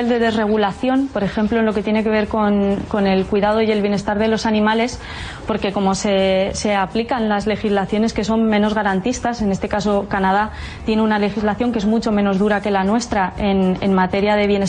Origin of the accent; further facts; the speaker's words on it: Navarre, Spain; yo que soy navarra